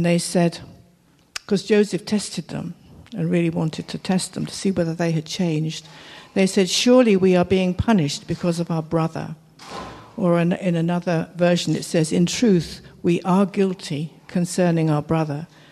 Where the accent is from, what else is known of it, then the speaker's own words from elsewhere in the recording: South East England, United Kingdom; And actually, I grew up quite near Hastings